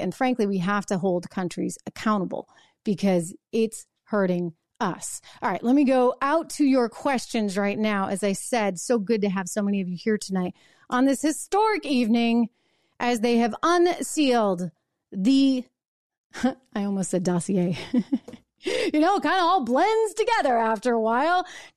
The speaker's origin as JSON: {"language": "English", "region": "New Hampshire", "country": "United States", "tie": "born or raised there", "said": "the state that I grew up in New Hampshire"}